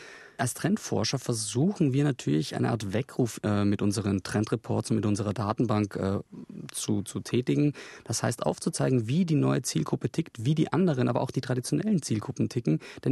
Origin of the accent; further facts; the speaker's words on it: Austria; Ich komme aus Österreich und ich habe eine 7-jährige Nichte